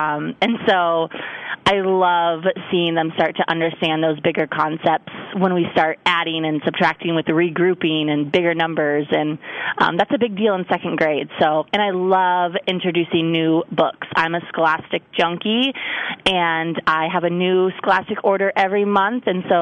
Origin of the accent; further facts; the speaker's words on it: Washington, United States; also born or lived in Galesburg; I grew up on the West Coast, outside of Seattle